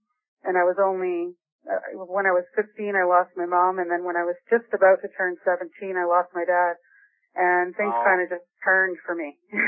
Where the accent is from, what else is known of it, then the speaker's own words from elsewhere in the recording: Kamloops, British Columbia, Canada; also born or lived in Calgary; I was adopted at birth. I was born in Calgary, Alberta. That's in Canada for those of you who aren't in Canada. And from there, my family moved to Kamloops, BC, and that's where I really found home. That's in the interior of British Columbia